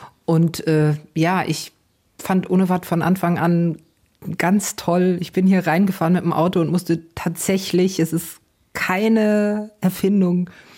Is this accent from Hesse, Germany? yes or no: yes; Hesse, Germany; moved away as an adult; also born or lived in Frankfurt; now in Flensburg, Germany; ich bin geborene Frankfurterin, bin in Südhessen groß geworden, habe in Marburg, also in Nordhessen studiert, dann ganz viele Jahre in Frankfurt gearbeitet und bin dann mit 42 nach Flensburg gezogen, also zum ersten Mal außerhalb Hessens gewesen.